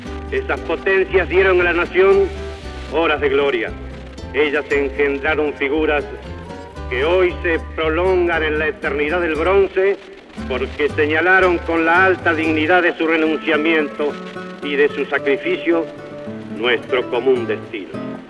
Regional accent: Argentina; Como argentino, solo aspiro a asistir a uno de esos actos en que el pueblo concrete su decisión de mantener la estructura constitucional de la República

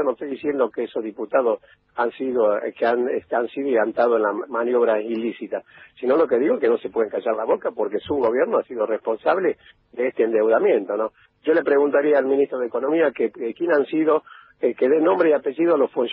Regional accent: Salta, Argentina; Yo soy salteño y conozco muy bien toda esa zona.

